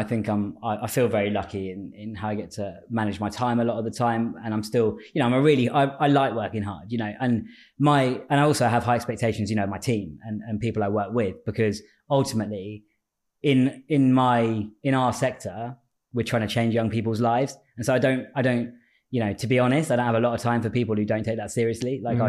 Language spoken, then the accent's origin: English; Cambridge, East of England, United Kingdom; I'm from Cambridge, right? That was what I was getting at. So because I came from Cambridge and saw this, if you like, town and gown divide, right? So that there was the university and then there was everything else in the city.